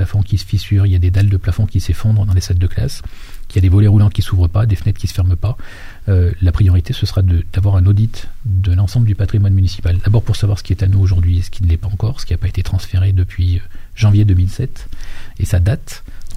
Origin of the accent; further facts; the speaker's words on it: Auvergne-Rhône-Alpes, France; born there; moi je suis né en Auvergne.